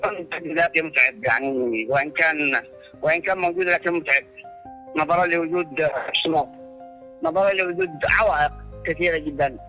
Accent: Yemen

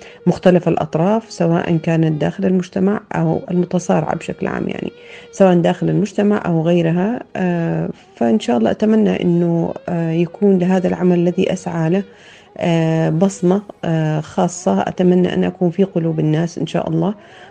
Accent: Yemen; عندنا في اليمن

